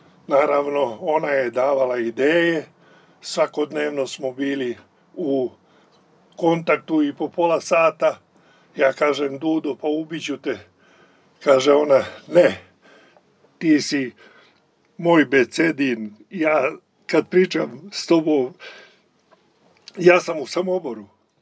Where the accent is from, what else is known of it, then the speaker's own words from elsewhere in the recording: Nova Crvenka, Vojvodina, Serbia; born there; rođen sam u Bačkoj, u jednom mjestu koje se zove Nova Crvenka.